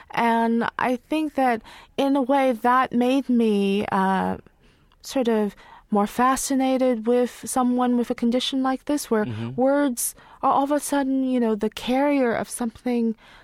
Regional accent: Boiling Springs, North Carolina, United States; also born or lived in Saigon, Vietnam; I was born in Saigon in South Vietnam, and then I was raised, you know, or I grew up in Boiling Springs, North Carolina.

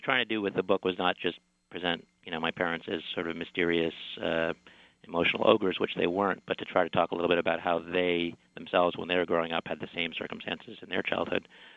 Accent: Buffalo, New York, United States; When we grew up in Buffalo, we grew up in a, you know, a small house.

